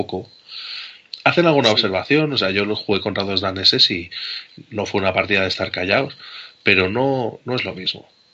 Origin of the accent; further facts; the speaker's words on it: Spain; como somos los españoles